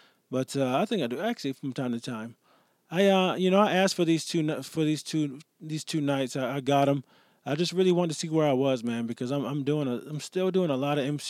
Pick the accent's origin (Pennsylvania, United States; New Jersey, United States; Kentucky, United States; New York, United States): New York, United States; Rochester; I am in Rochester, New York, my hometown.